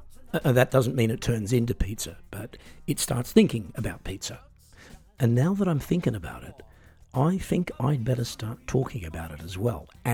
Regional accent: Australia; So, I grew up in Australia

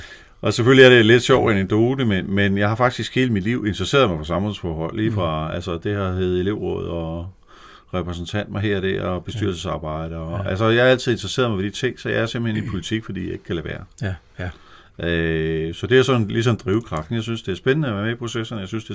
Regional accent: Vemmelev, Zealand, Denmark; also born or lived in Korsør; Derefter flyttede jeg til Vemmelev, hvor jeg voksede op, gik på Vemmelev skole

